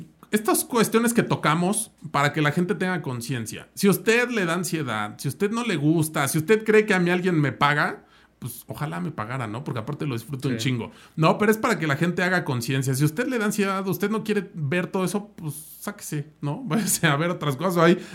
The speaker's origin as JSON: {"language": "Spanish", "country": "Mexico", "said": "A ver, o sea, como mexicanos, ni gobierno, ni distribuidores, ni demás tienen esa capacidad"}